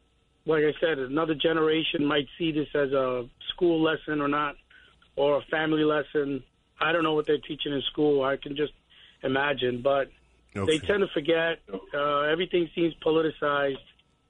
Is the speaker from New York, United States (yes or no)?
yes; New York, United States; And even as a New Yorker, you know, you kind of tend not to go to these places except once in a while.